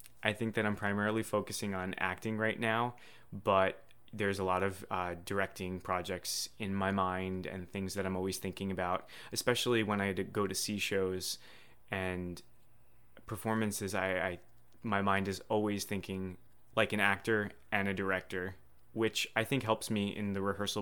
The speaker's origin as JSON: {"language": "English", "town": "Totowa", "region": "New Jersey", "country": "United States", "tie": "born or raised there", "said": "So Montclair State is like 5 minutes from where I grew up. I grew up in Totowa, New Jersey."}